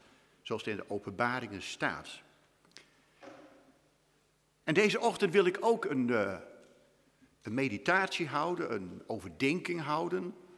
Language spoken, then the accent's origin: Dutch; Winschoten, Groningen, Netherlands; ik praat net over Winschoten, waar ik vandaan kom.